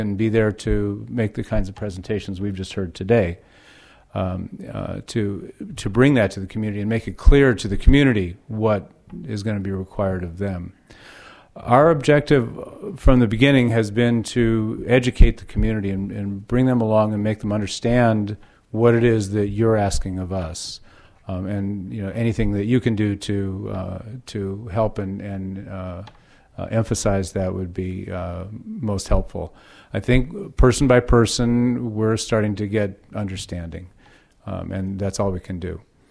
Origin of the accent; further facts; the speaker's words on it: Monte Rio, California, United States; I'm from Monte Rio.